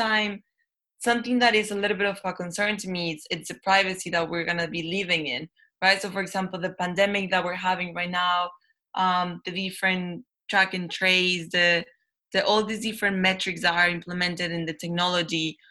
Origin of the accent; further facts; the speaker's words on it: Mexico; now in United Kingdom; So for example, I'm from Mexico and I got my visa sponsored